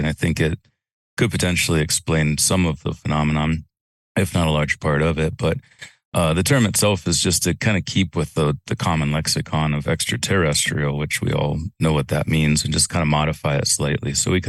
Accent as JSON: {"language": "English", "region": "Ohio", "country": "United States", "said": "I'm Welsh, all of my ancestors are Welsh, but when people ask me where I'm from, I say Ohio. I don't say that I'm from Wales"}